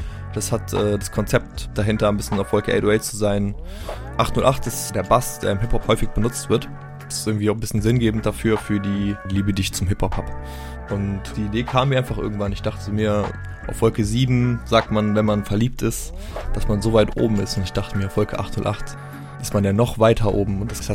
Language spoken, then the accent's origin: German; Mainz, Rhineland-Palatinate, Germany; ich komme aus Mainz